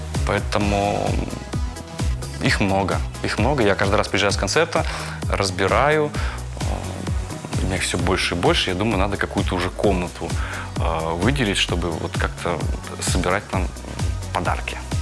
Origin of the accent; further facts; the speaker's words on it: Balkashino, Akmola Region, Kazakhstan; Я родом из Северного Казахстана, и мы жили, был поселок Балкашино. Папа у меня был водителем автобуса, у него были дальние рейсы, а иногда он ездил по городу. То есть у нас был поселок городского типа.